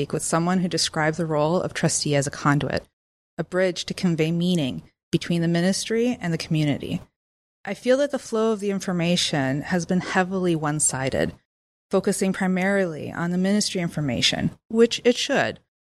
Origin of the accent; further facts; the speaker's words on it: Hamilton, Ontario, Canada; I am born and raised Hamiltonian. I grew up on Emerald Street North downtown.